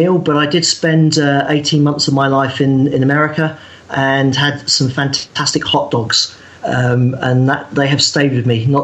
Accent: Southampton, South East England, United Kingdom; It was my hometown club, Southampton, football or soccer.

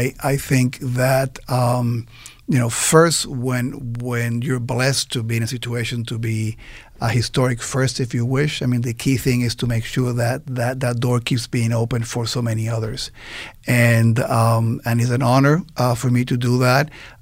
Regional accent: Puerto Rico; I was born and raised in Puerto Rico, yes. And I think, you know, the accent should also be helpful.

